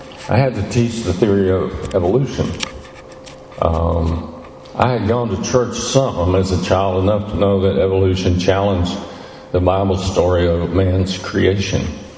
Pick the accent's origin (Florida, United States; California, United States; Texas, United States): Texas, United States; Houston; born there; I was born in Houston in 1943. That makes me 80.